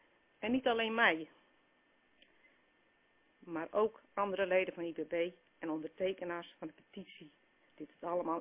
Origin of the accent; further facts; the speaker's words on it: Hoornaar, South Holland, Netherlands; Ik ben geboren en getogen in Hoornaar.